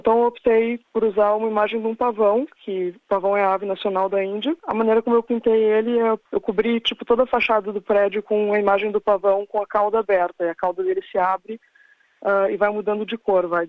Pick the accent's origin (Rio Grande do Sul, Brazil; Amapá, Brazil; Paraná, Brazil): Rio Grande do Sul, Brazil; Porto Alegre; also born or lived in Brisbane; now in Melbourne, Australia; Eu me mudei de Porto Alegre, do Brasil, para Brisbane, na Austrália, para estudar design.